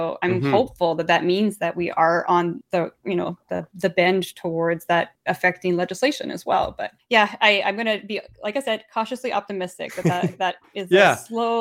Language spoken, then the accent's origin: English; Canada; I am Canadian.